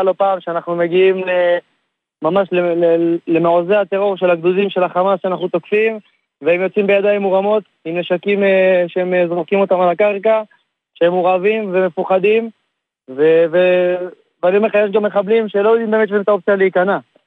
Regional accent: Dimona, Southern District, Israel; אני מדימונה.

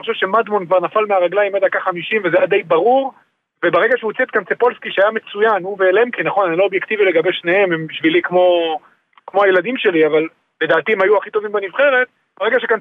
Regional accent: Netanya, Central District, Israel; אני יכול להגיד לך, כילד שגדל בנתניה, זה היה תמיד החלום שלי גביע

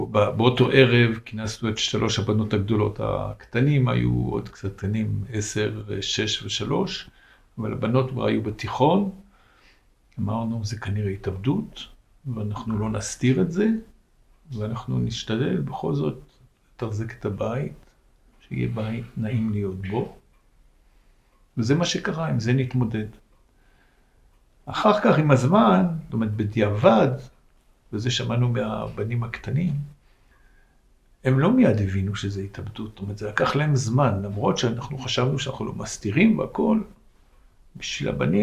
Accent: France; now in Israel; חזרתי לצרפת שנה להדריך בתנועה, 3 ימים לפני מלחמת יום כיפור עליתי לארץ

